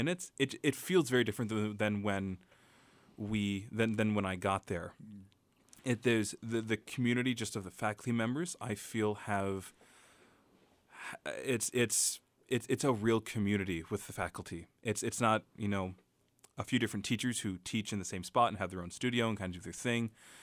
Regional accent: West Coast, United States; Because we're both originally from the West Coast.

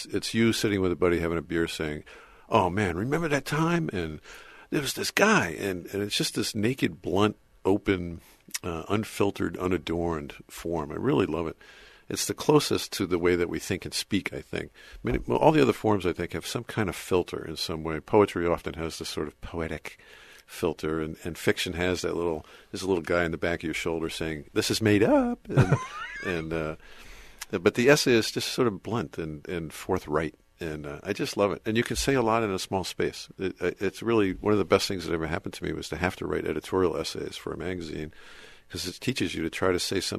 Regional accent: Merrick, New York, United States; Yeah, down by Jones Beach.

